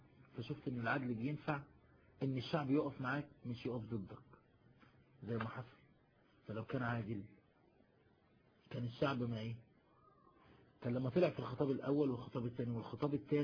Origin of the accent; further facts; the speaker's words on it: Egypt; انا من مصر